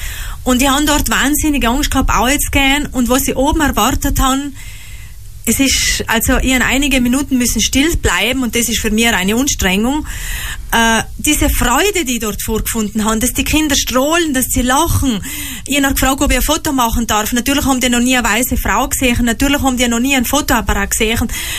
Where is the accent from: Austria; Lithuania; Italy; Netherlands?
Italy; Trentino-Alto Adige; Auch bei uns in Südtirol gibt es Menschen, die es durch ein Schicksal, durch einen Krankheitsfall und so weiter, die es wirklich schleudert, die ungewollt in eine Not schlittern.